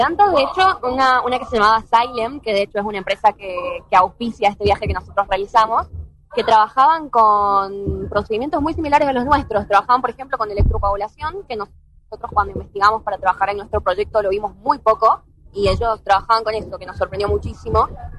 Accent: Belén, Catamarca, Argentina; porque nosotros somos de Belén, un pequeño pueblo de Catamarca, no hay nada.

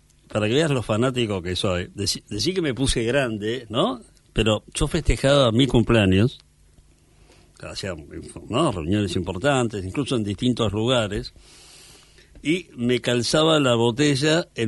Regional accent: Argentina; como vecino, como argentino y como vecino

